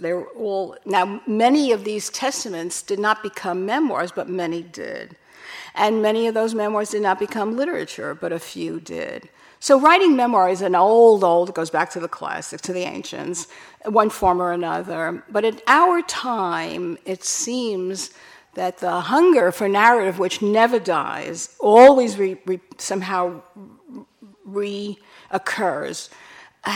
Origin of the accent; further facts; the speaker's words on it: Bronx, New York, United States; people who grew up on Park Avenue don't seem able to make as much hay out of growing up on Park Avenue as we did coming out of working class Bronx